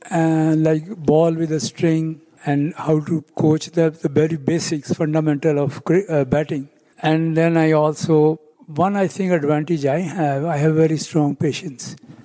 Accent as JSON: {"language": "English", "country": "Pakistan", "moved": "yes", "lives_now": "United States", "said": "Yeah, you see, when I came here to America from Pakistan, I had a very strong desire to promote cricket in America."}